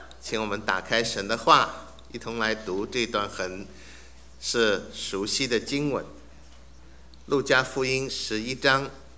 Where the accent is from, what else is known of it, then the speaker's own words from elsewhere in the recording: Suzhou, Jiangsu, China; accent: Wu; 因为我是苏州人，讲话比较像吴侬软语